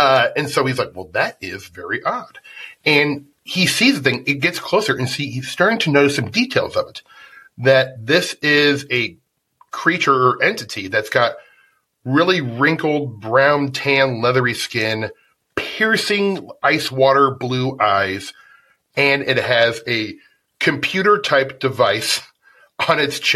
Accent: Nebraska, United States; I'm originally from Nebraska, so I have to put a Nebraska case in there.

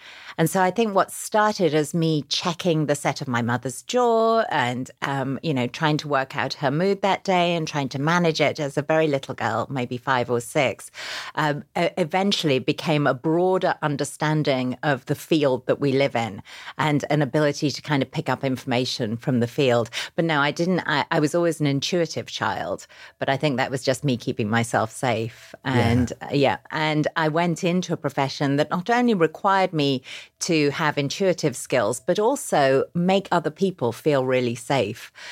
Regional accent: Yorkshire and the Humber, United Kingdom; now in New York City, United States; I grew up in a small town in Yorkshire in England.

